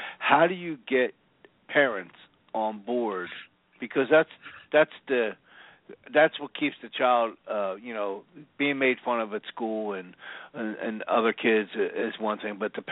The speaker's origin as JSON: {"language": "English", "town": "Philadelphia", "region": "Pennsylvania", "country": "United States", "tie": "born or raised there", "said": "So I was born and raised Italian in Philadelphia. My mom ate everything from scratch"}